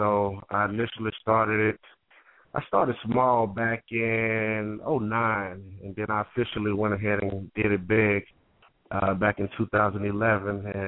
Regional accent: Belgrade, Montana, United States; growing up in Belgrade, it's a very small city, and football is very predominant there.

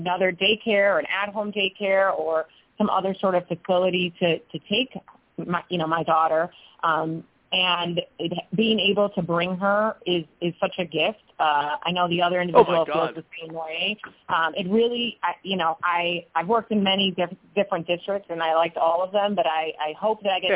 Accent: Chicago, Illinois, United States; You know, I'm lucky I'm from the area. I grew up in Chicago. My family is here

